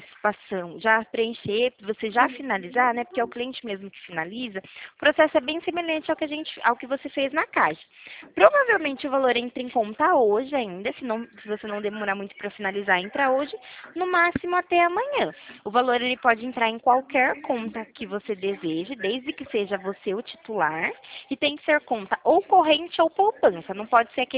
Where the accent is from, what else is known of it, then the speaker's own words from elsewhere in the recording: Araras, São Paulo, Brazil; Só que não tem o banco físico aqui, em Araras, mas eu sou